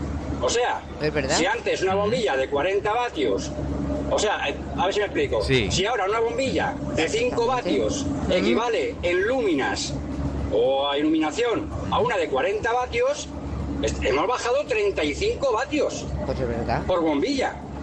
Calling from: Madrid, Community of Madrid, Spain; de Madrid.

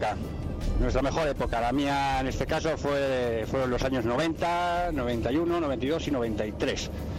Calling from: Madrid, Community of Madrid, Spain; de Madrid

